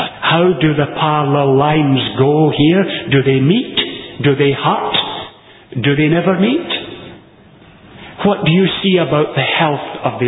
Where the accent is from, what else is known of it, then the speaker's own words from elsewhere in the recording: Ayr, Scotland, United Kingdom; the town assembly in which I was brought up in Ayr, the town that gave its name to Ayr in Queensland